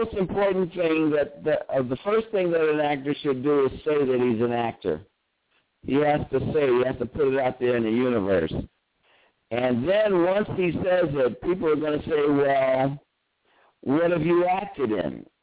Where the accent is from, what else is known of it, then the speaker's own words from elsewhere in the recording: Oakland, California, United States; We're all from Oakland, and I went to high school